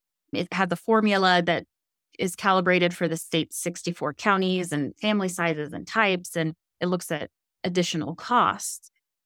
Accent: Colorado, United States; But I also recognize that growing up in Colorado at this point in time, when costs are the way they are, would have made things a lot more difficult.

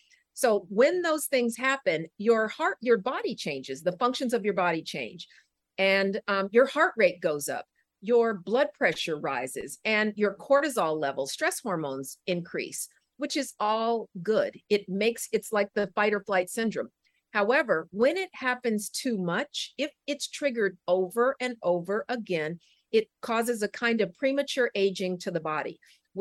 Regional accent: Denver, Colorado, United States; I thought about this, like I grew up in Denver, the Mile High City.

